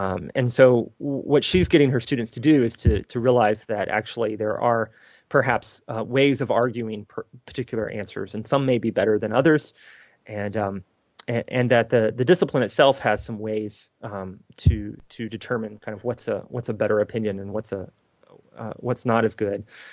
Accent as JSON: {"language": "English", "region": "South Carolina", "country": "United States", "tie": "born or raised there", "said": "I grew up in South Carolina, so when I think USC, I think South Carolina."}